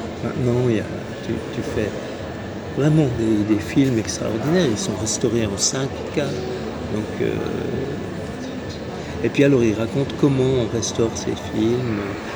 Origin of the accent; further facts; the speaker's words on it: Biel/Bienne, Bern, Switzerland; also born or lived in Porrentruy; Non, je suis né à Port-en-Truy.